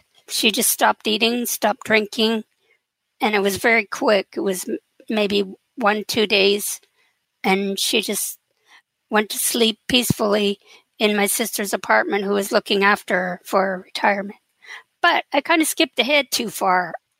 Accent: Kingston, Ontario, Canada; born there; I was born in Kingston, Ontario.

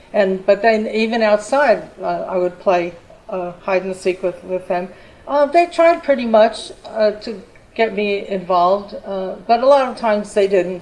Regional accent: New York City, New York, United States; Okay, I was born in Brooklyn, New York, and spent most of the first 32 years in New York City and around the city and state.

